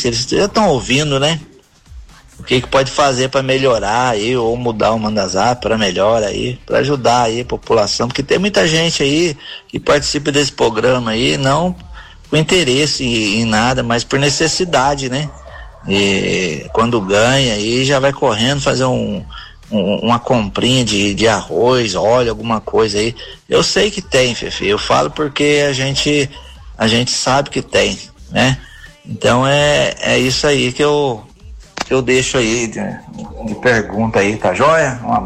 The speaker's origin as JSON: {"language": "Portuguese", "town": "Itajubá", "region": "Minas Gerais", "country": "Brazil", "said": "sou de Itajubá."}